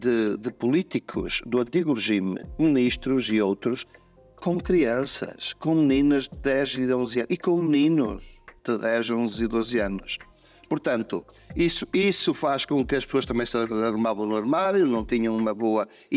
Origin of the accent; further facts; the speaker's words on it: Portugal; eu acho que nós os portugueses, sou português, também és português